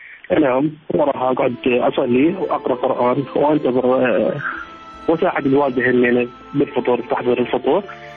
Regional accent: Diyala Governorate, Iraq; من محافظة ديالى

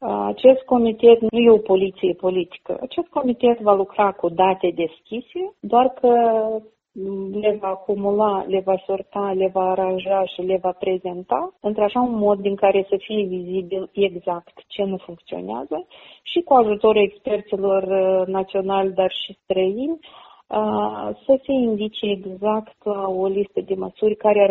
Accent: Moldova; m-am născut și am crescut în Republica Moldova

